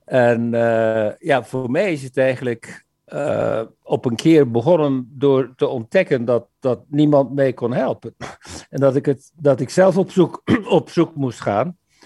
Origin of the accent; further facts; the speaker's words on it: Flanders, Belgium; now in California, United States; Ik ben geboren in België, ik ben Vlaming. Ik woon sinds 1995 in Californië.